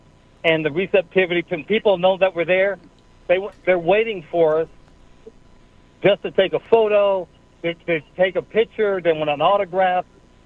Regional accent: Harlem, New York, United States; also born or lived in Oklahoma; And look, I'm growing up in Harlem, New York, and then living with my dad in a trailer park in Oklahoma.

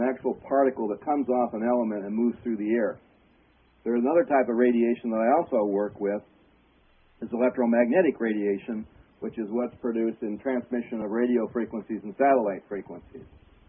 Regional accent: Ann Arbor, Michigan, United States; born there; I was born in Ann Arbor at the University of Michigan Hospital.

